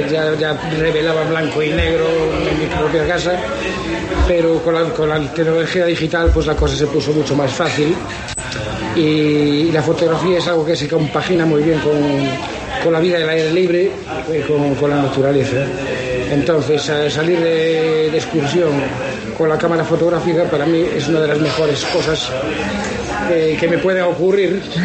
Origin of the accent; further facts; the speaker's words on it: Lugo, Galicia, Spain; born there; Yo nací en Lugo, pero mi abuela se crió en San Miguel, a pesar de que nació en Cuba. Entonces todas mis vacaciones las pasé a lo largo de mi vida pues aquí en San Miguel de Reinante y en Barreiros en general